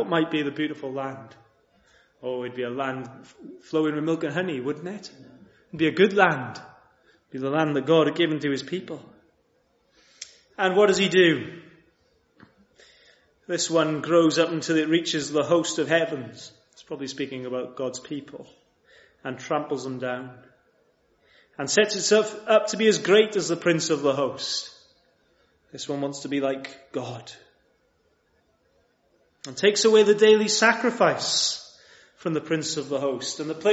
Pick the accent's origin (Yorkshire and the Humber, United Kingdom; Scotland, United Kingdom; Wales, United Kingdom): Wales, United Kingdom; I'm Welsh, we have a dragon on ours.